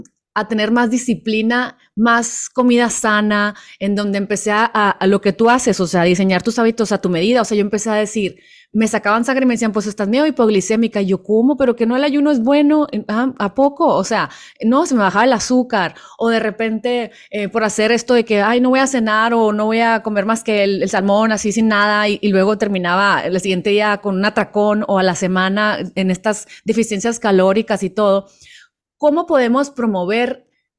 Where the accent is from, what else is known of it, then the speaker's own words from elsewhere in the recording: Mexico; pero yo, pues como mexicana, pues sabemos que ahí vienen las posadas